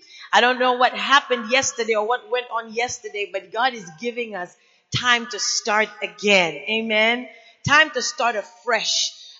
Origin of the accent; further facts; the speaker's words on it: Zambia; moved away as an adult; now in United States; I'm originally from Zambia, Africa, and I came here to attend Geneva College. I was 18 years old